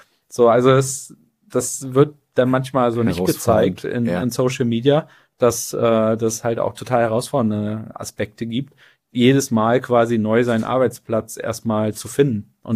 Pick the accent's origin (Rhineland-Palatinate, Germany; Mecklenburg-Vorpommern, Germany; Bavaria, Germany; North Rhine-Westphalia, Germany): Mecklenburg-Vorpommern, Germany; Neubrandenburg; Ich komme aus Neubrandenburg.